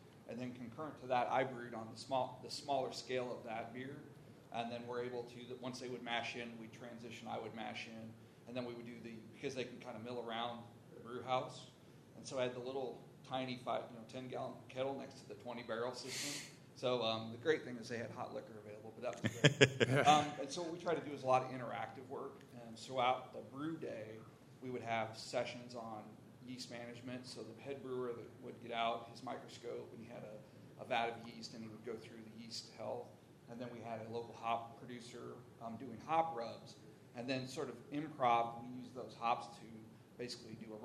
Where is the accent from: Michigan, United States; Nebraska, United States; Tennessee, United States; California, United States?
Nebraska, United States; Omaha; I'm from Omaha. I'm a homebrew shop owner.